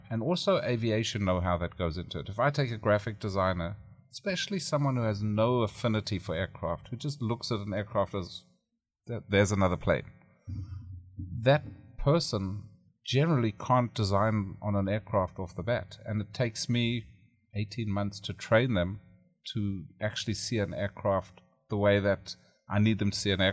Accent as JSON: {"language": "English", "country": "South Africa", "lives_now": "New York, United States", "said": "Originally, I'm from South Africa, which is where I learned to fly when I was a teenager."}